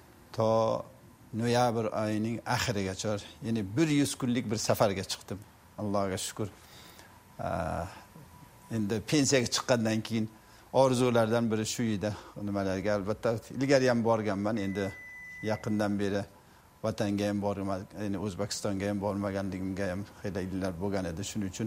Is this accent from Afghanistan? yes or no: yes; Afghanistan; born there